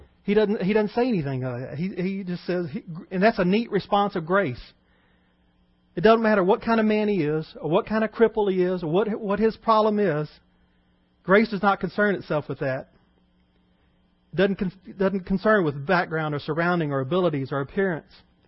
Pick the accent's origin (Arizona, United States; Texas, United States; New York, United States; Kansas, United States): Texas, United States; And I'm from East Texas, so it's natural.